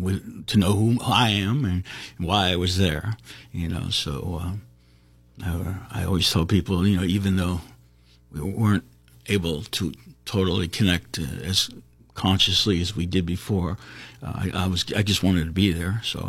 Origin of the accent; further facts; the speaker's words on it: Pittsburgh, Pennsylvania, United States; So I grew up in Squirrel Hill and in Shadyside near Walnut Street there. I grew up on a street called Pembroke Place